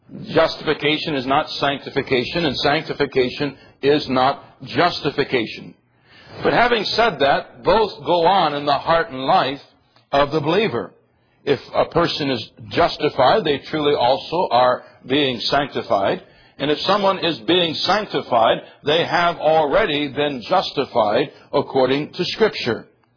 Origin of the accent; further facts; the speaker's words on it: England, United Kingdom; So I just say AI because I'm English and not Jewish.